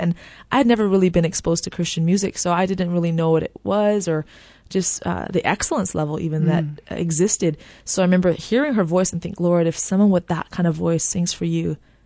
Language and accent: English; Kailua, Hawaii, United States; I'm from Kailua, Hawaii, and that's where I grew up. And my parents still live in the same house that I grew up in.